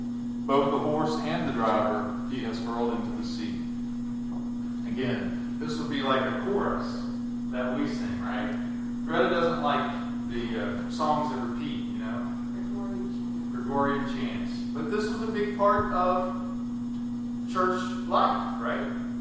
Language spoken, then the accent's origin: English; West Virginia, United States; one of the things that my church did when we were growing up in West Virginia